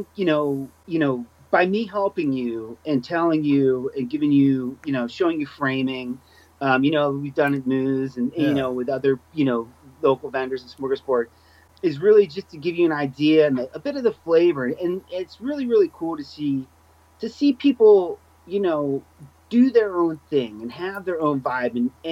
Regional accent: Philadelphia, Pennsylvania, United States; now in Los Angeles, United States; I'm consider myself, I won't say local, I'm from Philly, but I've been here a long time, man.

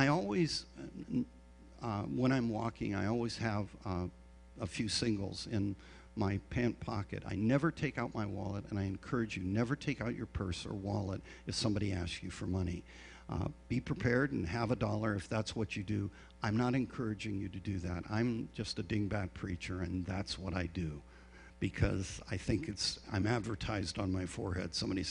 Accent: Ireland; I'm Irish. I'll punch your lights out. That's who I am.

